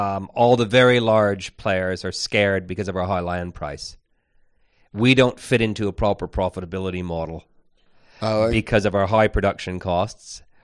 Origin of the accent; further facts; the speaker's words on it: Canada; I'm Canadian, but we love rules.